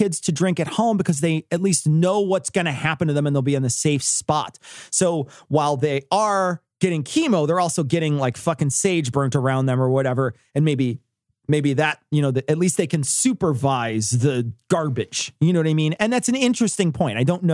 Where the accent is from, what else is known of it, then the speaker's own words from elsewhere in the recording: Australia; We came from Australia and I had several conversations with a lot of people